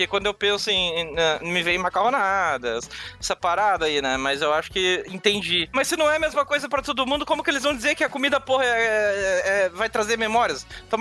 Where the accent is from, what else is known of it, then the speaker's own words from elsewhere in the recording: Curitiba, Paraná, Brazil; Eu sou natural de Curitiba.